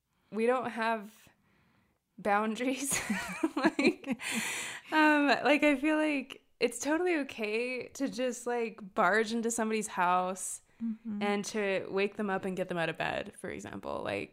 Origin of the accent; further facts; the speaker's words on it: Utah, United States; my mom is from Nicaragua, my dad is from Mexico, and I was born and raised in Utah.